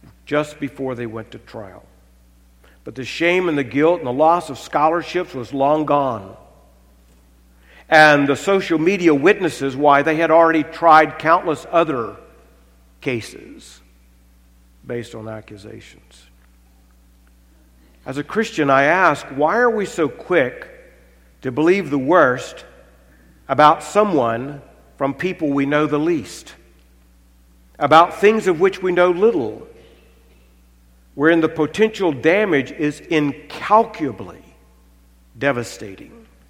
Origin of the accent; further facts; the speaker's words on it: Arkansas, United States; But then I'm from Arkansas, so you can doubt that.